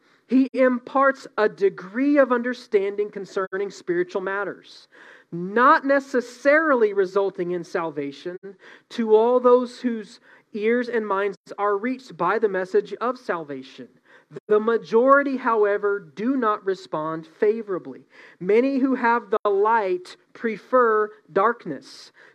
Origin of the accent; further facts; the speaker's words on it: Odesa, Odesa Oblast, Ukraine; I'm from Odessa and they don't teach us to, you know, create distinctions between our words.